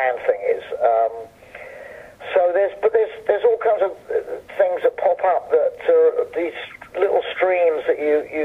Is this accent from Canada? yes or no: no; South East England, United Kingdom; also born or lived in London; I grew up in the country, Surrey, in England, about 35 miles southwest of London. I was born in London, but I grew up in the country. So I have a very country background